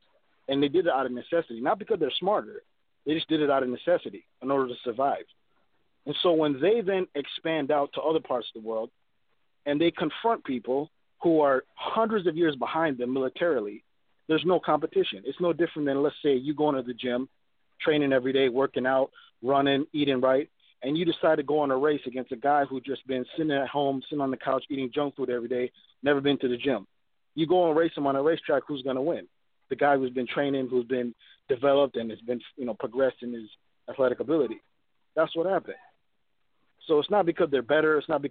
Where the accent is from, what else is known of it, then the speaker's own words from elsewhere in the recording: Ethiopia; including in my home country of Ethiopia